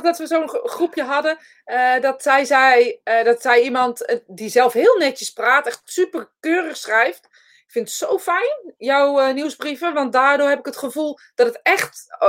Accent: Netherlands; accent: Utrecht; Mensen altijd vielen over mijn Utrechtse accent.

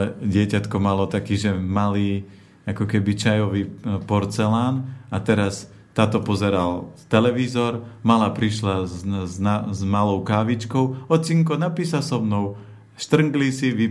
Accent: Žilina Region, Slovakia; ja pochádzam z Oravy

